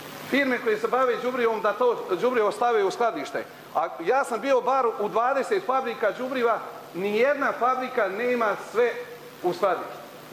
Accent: Prnjavor, Republika Srpska, Bosnia & Herzegovina; Ja dolazim iz Prnjavora, opšte je poznato.

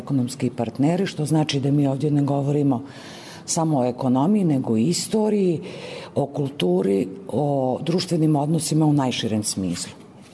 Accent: Russia; Serbian is a second language; A kako kod nas u Rusiji kažu, ekonomija je temelj, a na temelju treba graditi kuću

